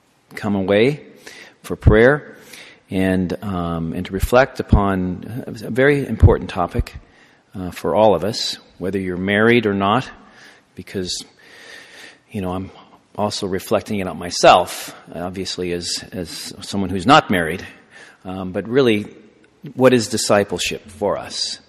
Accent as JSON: {"language": "English", "town": "Kansas City", "region": "Missouri", "country": "United States", "tie": "born or raised there", "said": "I grew up in Kansas City, and so my dad actually was a professional baseball player, and I played baseball till I was 18"}